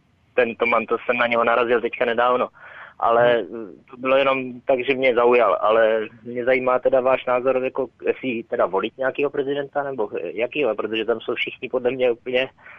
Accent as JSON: {"language": "Czech", "region": "Vysočina Region", "country": "Czechia", "said": "je to sice daleko, já jsem až z Vysočiny"}